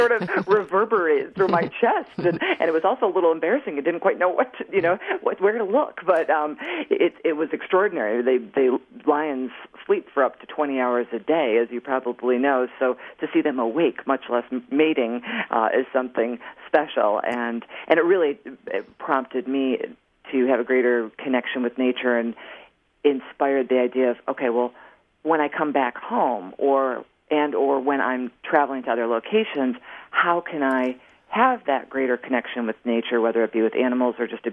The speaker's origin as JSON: {"language": "English", "town": "Chicago", "region": "Illinois", "country": "United States", "tie": "born or raised there", "said": "I'm actually a fellow Midwesterner. I was born and raised in Chicago"}